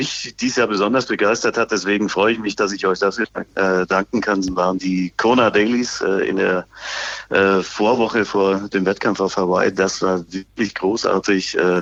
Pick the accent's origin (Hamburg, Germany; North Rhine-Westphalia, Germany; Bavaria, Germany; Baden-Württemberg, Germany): Bavaria, Germany; born there; ich bin gebürtiger Bayer